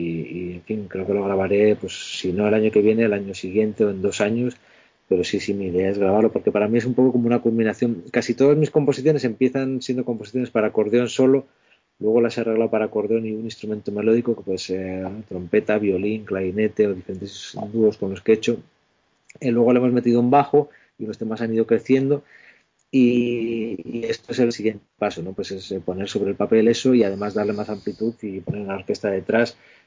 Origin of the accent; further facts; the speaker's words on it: Zumárraga, Basque Country, Spain; la toqué en Zumárraga, mi pueblo.